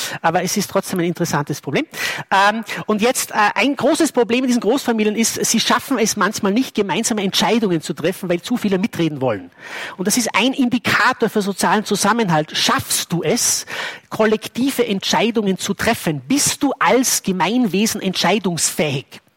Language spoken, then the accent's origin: German; Bad Ischl, Upper Austria, Austria; ich bin in Bad Ischl aufgewachsen, bin auch nicht stolz darauf, aber das ist nun mal so.